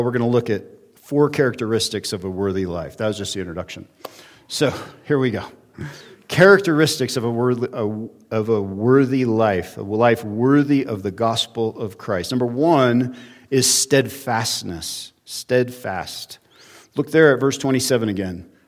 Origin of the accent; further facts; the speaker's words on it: California, United States; I'll be in my hometown in a few weeks. It's not, well, for California standards, it's not very big.